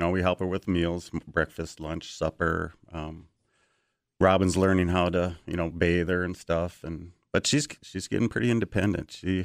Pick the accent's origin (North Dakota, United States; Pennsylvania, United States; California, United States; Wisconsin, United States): North Dakota, United States; Valley City; Valley City's been wonderful because that's my hometown.